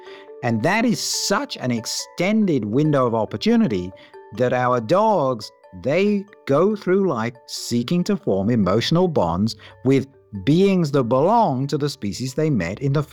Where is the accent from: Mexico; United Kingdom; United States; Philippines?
United Kingdom; I'm British, we're not perhaps the most emotionally expressive people at the best of times